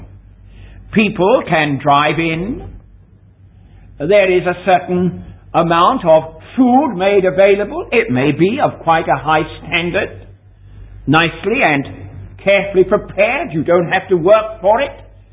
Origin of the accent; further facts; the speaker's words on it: United Kingdom; Now, I come from Britain